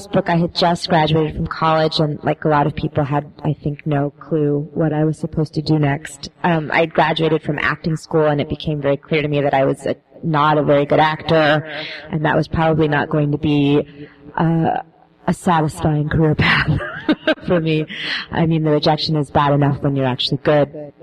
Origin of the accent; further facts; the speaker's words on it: Omaha, Nebraska, United States; it kind of coalesced around this theme of growing up in Omaha and being sort of an oddball there.